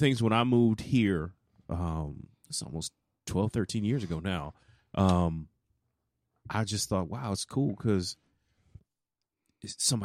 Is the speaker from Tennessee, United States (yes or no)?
no; St. Louis, Missouri, United States; For anyone who doesn't know, I'm originally from St. Louis.